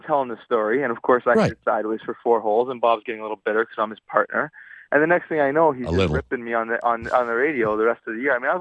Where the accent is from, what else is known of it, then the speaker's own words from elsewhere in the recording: Toronto, Ontario, Canada; growing up in Toronto, I got so many friends